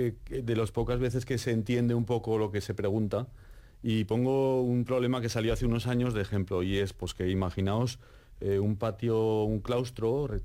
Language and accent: Spanish; Aragon, Spain; Yo soy de Aragón y represento y acompaño la parte aragonesa nada más